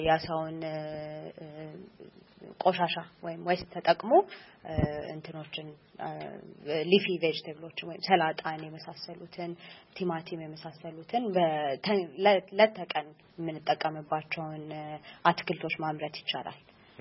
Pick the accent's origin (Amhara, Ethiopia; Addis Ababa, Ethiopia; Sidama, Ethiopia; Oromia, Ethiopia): Addis Ababa, Ethiopia; ከአዲስ አበባ ነው የመጣሁት።